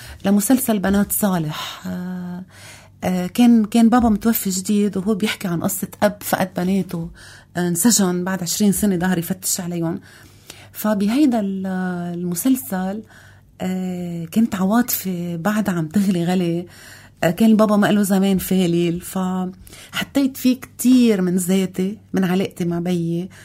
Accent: Lebanon; لو ما عنا أمل نور ما كان فينا نحن كشعب لبناني نضل وقفين على أجرينا

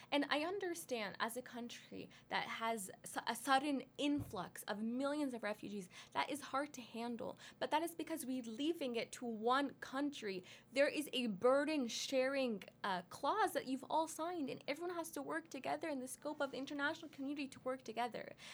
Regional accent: Canada; So just please remember, I am Canadian and I have so much privilege

